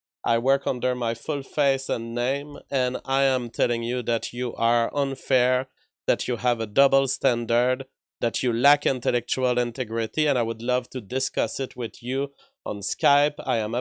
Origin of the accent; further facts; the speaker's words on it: Canada; I work under … Those are my initials. I'm a Canadian citizen.